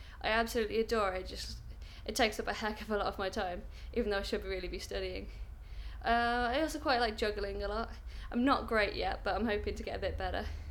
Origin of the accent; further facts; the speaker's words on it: Kingswinford, West Midlands, United Kingdom; I'm from Kings Winford in the West Midlands. It's quite a little town, no one really knows it. I tend to say that I'm from Birmingham, but it's actually kind of sandwiched between Dudley and Stourbridge. It's kind of quite a suburban town